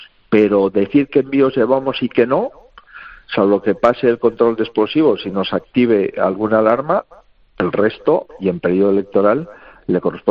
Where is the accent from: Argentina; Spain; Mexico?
Spain; me preocupa como español